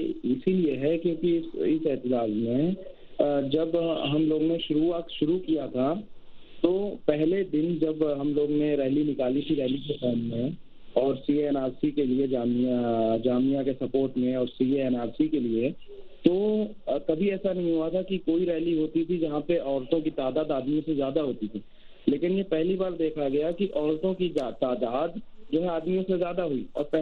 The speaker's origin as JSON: {"language": "Hindi", "town": "Shaheen Bagh", "region": "Delhi", "country": "India", "said": "मैं शाहीन बाग का रहने वाला हूँ"}